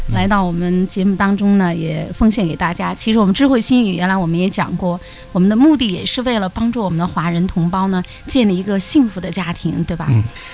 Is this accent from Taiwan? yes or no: no; China